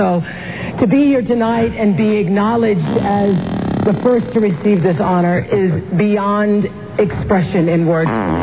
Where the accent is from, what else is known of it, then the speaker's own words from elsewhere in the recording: Nashville, Tennessee, United States; I grew up in Nashville with a father who owned a barbershop, Winston's barbershop.